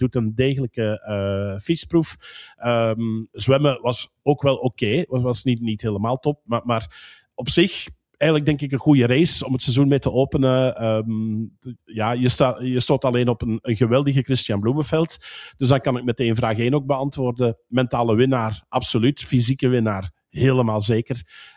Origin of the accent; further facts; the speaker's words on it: Belgium; ik ben Belg.